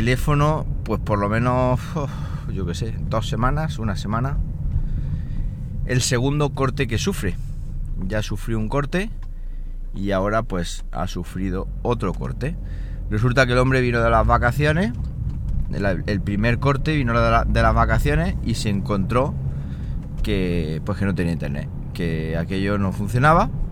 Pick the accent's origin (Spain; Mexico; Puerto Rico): Spain; Siles, Andalusia; he estado en Siles, ya sabéis, mi pueblo, Siles Jaén, y he estado allí pues con la familia.